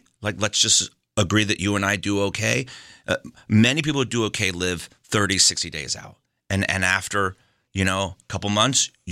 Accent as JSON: {"language": "English", "country": "United States", "said": "Of course I am. I'm an American."}